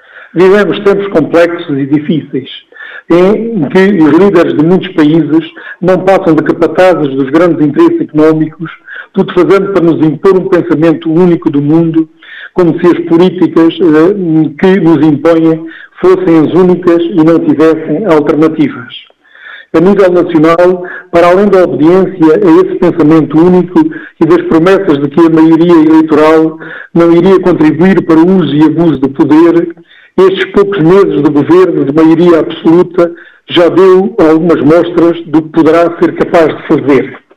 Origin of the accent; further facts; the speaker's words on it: Vidigueira, Beja, Portugal; em especial os habitantes deste concelho de onde sou natural.